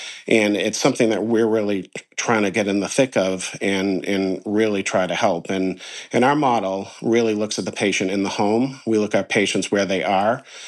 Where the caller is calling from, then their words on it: Gloucester, Massachusetts, United States; I am calling you from rainy Gloucester, Massachusetts.